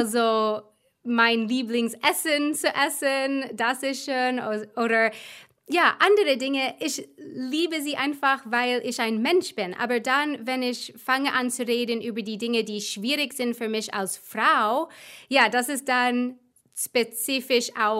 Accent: United States; now in Germany; Ich bin eine Amerikanerin, die seit 9 Jahren in Deutschland jetzt lebt.

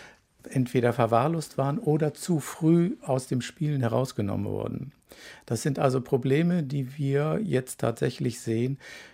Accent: Hamburg, Germany; Und das Wort Gezeiten lag mir als Hamburger schon nahe.

